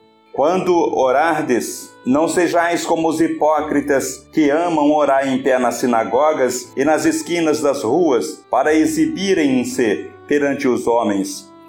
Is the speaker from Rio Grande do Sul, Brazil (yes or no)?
no; Rio de Janeiro, Brazil; Quando eu era menino, no Rio de Janeiro, havia um programa